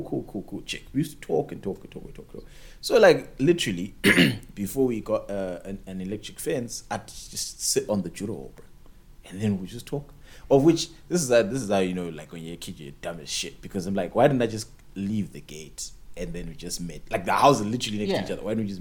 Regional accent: Zimbabwe; Where you lived when we were growing up in Zim, very, very important.

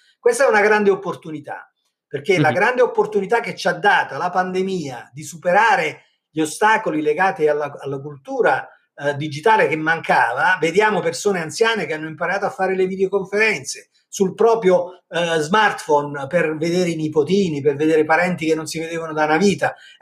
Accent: Campania, Italy; Certo che ci credo, sono anche io un campano, quindi, quindi so perfettamente che questa è una grande opportunità per il Sud

